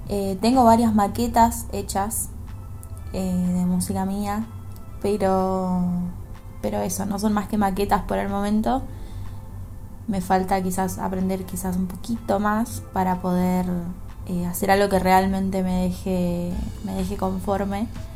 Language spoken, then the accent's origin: Spanish; Posadas, Misiones, Argentina; moved away as an adult; now in Buenos Aires, Argentina; tengo 25 años, soy de la provincia de Misiones, de la ciudad de Posadas, y vivo en Buenos Aires hace 7 años.